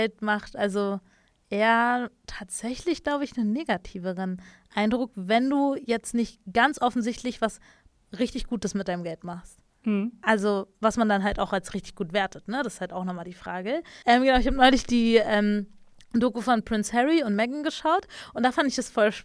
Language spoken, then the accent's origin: German; Berlin, Germany; ich bin ja Berlinerin, Großstadt